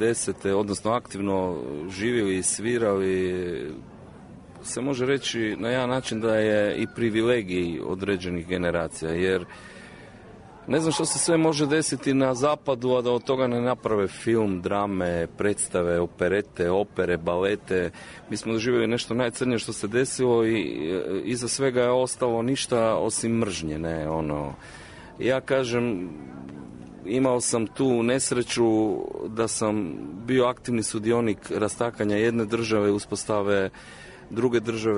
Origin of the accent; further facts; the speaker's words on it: Croatia; born there; Mi smo bend iz Hrvatske, geografski, ja kažem ideološki, nismo nikad bili hrvatski bend, niti smo sebi dozvolili da nas neko tako naziva, jer jednostavno mi smo rođeni tamo, stvarali smo tamo, tamo smo kreirali